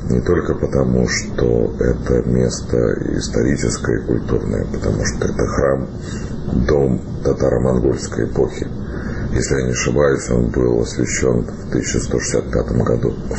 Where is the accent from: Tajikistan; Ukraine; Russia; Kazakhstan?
Russia; Yekaterinburg, Sverdlovsk Oblast; Я вырос на Уралмаше в рабочем поселке.